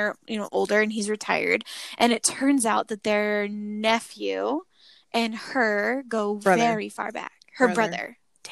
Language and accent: English; United Kingdom; oh dear, we're British, that can't happen.